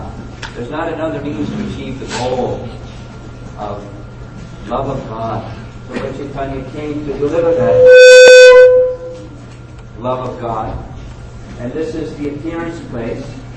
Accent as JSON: {"language": "English", "country": "United States", "tie": "born or raised there", "said": "I grew up in America"}